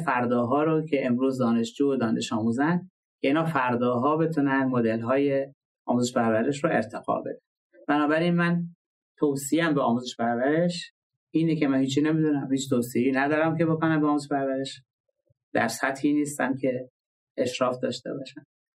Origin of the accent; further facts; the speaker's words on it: Iran; من به عنوان یک ایرانی شکرگزار این خدمت هستم